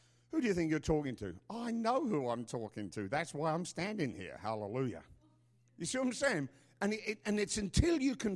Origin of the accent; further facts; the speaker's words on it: United Kingdom; born there; I'm British. Hello? I was born in Britain.